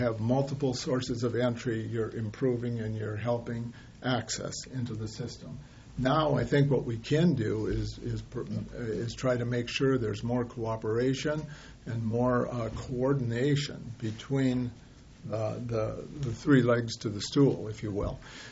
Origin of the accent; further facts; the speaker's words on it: Minnesota, United States; it's exciting to see some of the things that are happening in greater Minnesota. Even in my hometown, there's a proposal now to provide multi-use for the old state hospital facility.